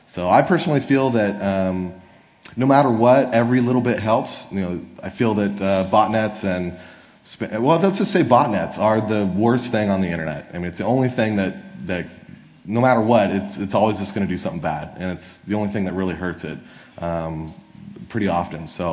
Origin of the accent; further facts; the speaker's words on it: Las Vegas, Nevada, United States; I'm from Las Vegas, and that's my logo.